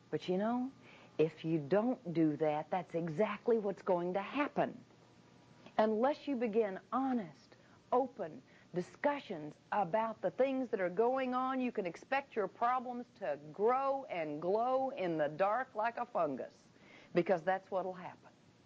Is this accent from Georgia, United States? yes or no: no; Oklahoma, United States; We're from the Southwest. We're seventh generation Oklahoma Choctaw Indian.